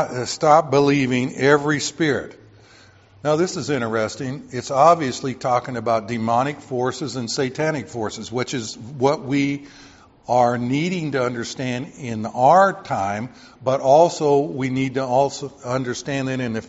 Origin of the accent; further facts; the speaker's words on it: Texas, United States; When I was growing up in Texas, the 2 biggest ranches in the world were the King's Ranch, and the 2nd biggest was the 666 Ranch.